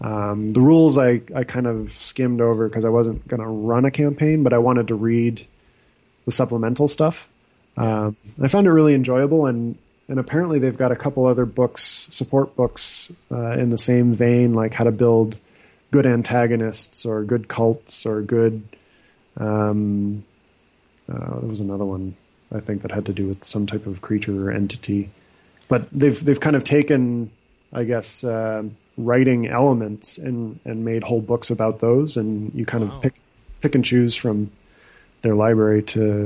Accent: United States; which I don't think will be an issue because I'm an American.

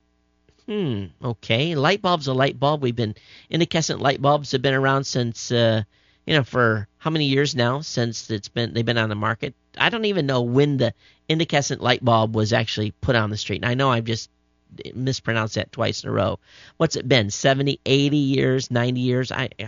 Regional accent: Michigan, United States; I'm originally from Michigan.

